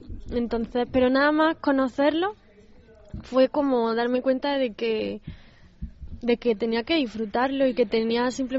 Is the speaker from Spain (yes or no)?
yes; Granada, Andalusia, Spain; also born or lived in Linares; Sí, nací en Linares, en Jaén, pero me he criado en Granada.